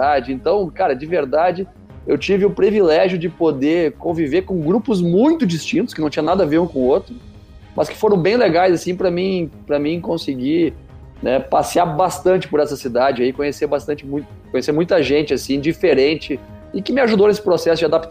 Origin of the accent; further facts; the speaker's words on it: Santa Maria, Rio Grande do Sul, Brazil; Depois mudamos para a Zona Norte de Santa Maria, né, no bairro Perpétuo Socorro, onde eu cresci efetivamente, próximo ao clube esportivo, me envolvi com escotismo, com, né, como também pelo lado da minha mãe, do lado materno, a gente foi criado próximo da igreja luterana